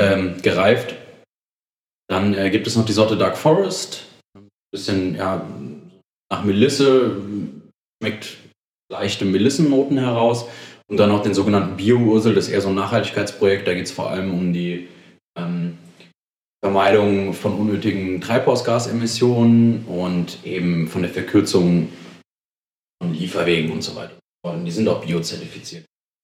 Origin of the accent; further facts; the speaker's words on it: Oberursel, Hesse, Germany; Ich komme aus Wursel, das dürfte wahrscheinlich im wenigsten was sagen. Das ist eine mittelgroße Stadt im unmittelbaren Einzugsgebiet von Frankfurt.